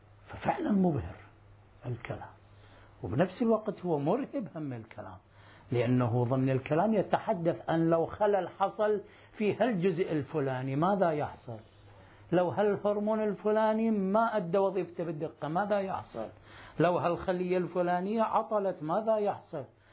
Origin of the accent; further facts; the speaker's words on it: Najaf, Najaf Governorate, Iraq; accent: Najafi; شو نسميها احنا بالمصطلحات العامية لهجتنا بالنجف، احنا بعد كل مدينة لها لهجتها.